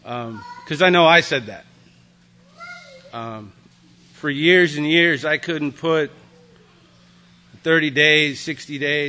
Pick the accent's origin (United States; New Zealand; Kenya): United States; California; So I'm from California.